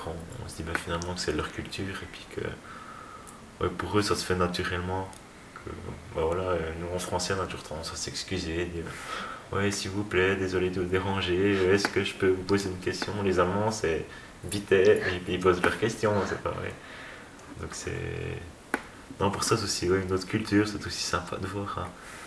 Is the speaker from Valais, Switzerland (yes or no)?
no; Jura, Switzerland; que j'habitais comme ça dans une ville, surtout quand on est jurassien, ça fait un grand changement.